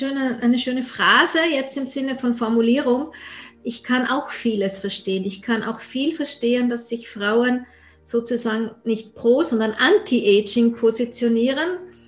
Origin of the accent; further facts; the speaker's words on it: Austria; Kennst du das Wort? Das sagt man bei uns in Österreich, dass man schon hadert.